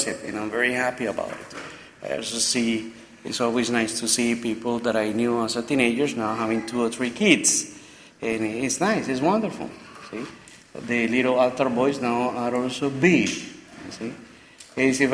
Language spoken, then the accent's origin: English; Colombia; English is a second language; moved away as an adult; now in United States; He was the one who welcomed me when I came from Colombia 26 years ago as a seminarian. No speaking any English, and he mixed Latin, French, and Spanish.